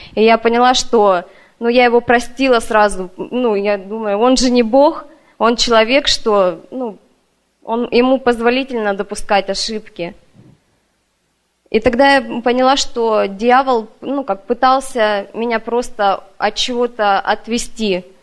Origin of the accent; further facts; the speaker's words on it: Krasnoyarsk, Krasnoyarsk Krai, Russia; moved away as an adult; also born or lived in Novosibirsk; Вообще, я из Красноярска. Мы сюда приехали с мужем 3 месяца назад. До этого из Красноярска, когда мы познакомились с мужем, мы переехали сначала в Новосибирск, жили там 3 года.